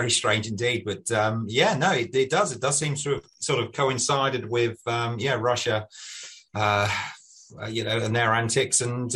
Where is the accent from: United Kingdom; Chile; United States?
United Kingdom; now in New Zealand; living here in New Zealand and being a Brit, it's good to know that I can eventually go home and see the parents and the family. So we're hoping to head back to the UK in July.